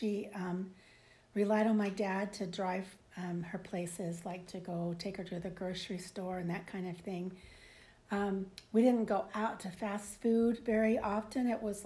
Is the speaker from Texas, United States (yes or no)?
no; Kennett, Missouri, United States; I grew up in Kennett, Missouri.